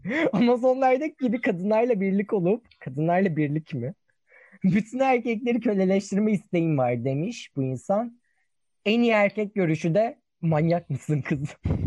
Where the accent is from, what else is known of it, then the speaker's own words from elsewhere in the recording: Sivas, Turkey; Ben Sivaslıyım defans mekanizması.